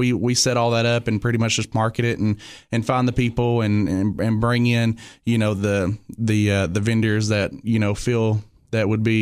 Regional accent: Sparta, Tennessee, United States; But, you know, I grew up over in Sparta, Tennessee. And, you know, my dad made us work. I grew up on a farm.

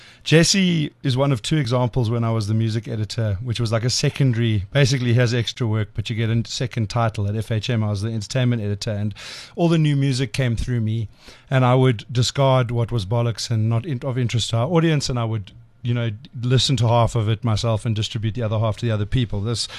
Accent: South Africa; And then I share the joint pain as a South African.

